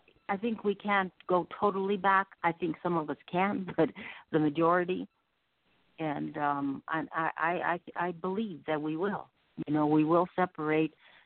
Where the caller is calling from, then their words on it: California, United States; I'm calling from California.